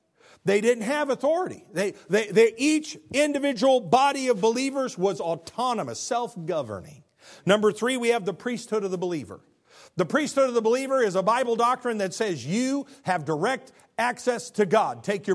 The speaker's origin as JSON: {"language": "English", "region": "Illinois", "country": "United States", "said": "I play euchre. I'm from Illinois. It's a card game."}